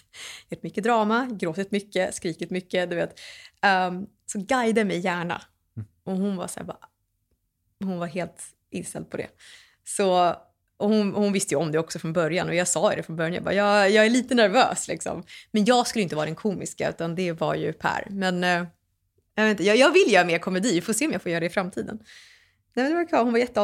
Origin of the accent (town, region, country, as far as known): Sweden; born or raised there